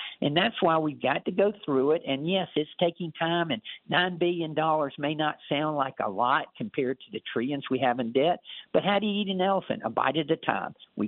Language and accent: English; Georgia, United States; In my home state of Georgia, if this had not been passed, then 88% of Georgians would have seen a tax increase of over $1,500.